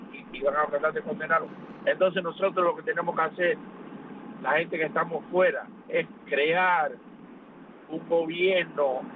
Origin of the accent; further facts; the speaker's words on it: Cuba; nosotros somos el pueblo cubano en el exilio y nosotros queremos, yo soy el presidente de Cuba en el exilio y yo quiero representar a mi país